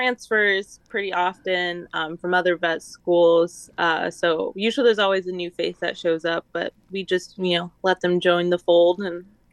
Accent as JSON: {"language": "English", "town": "Savannah", "region": "Georgia", "country": "United States", "said": "I'm originally from Savannah, Georgia, and I'm actually coming to you from there right now. I'm on a 2-week break, so I'm back home visiting my family."}